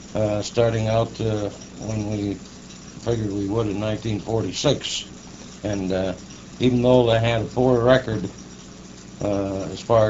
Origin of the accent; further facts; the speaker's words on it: Massillon, Ohio, United States; also born or lived in Boston; I was born in Boston, Massachusetts. Moved to Massillon, Ohio when we were just young kids, and went through the Massillon school system.